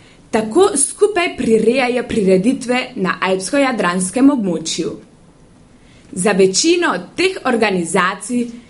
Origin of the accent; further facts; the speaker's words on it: Rinkolach, Carinthia, Austria; Obiskujem 8A razred slovenske gimnazije in prihajam iz Rinkol pri Plibaku.